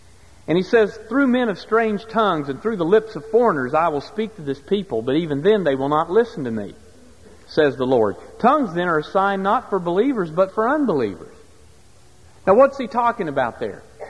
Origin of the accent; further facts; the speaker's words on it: West Virginia, United States; Now, where I grew up in West Virginia, all of those were practiced in certain assemblies.